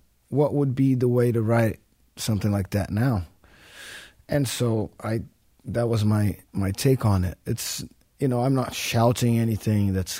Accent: Brazil; now in United States; I'm from Brazil. And I moved to the United States slowly because of work with … first and then … all that. It's been 7 years now.

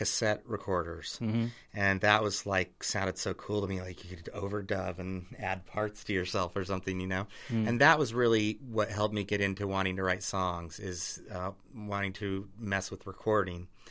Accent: Midwest, United States; It was kind of exotic to me, you know, growing up in the Midwest.

